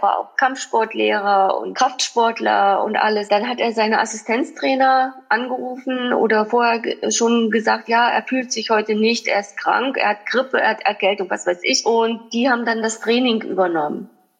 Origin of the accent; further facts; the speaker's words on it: East Germany, Germany; wir sind halt in der DDR groß geworden.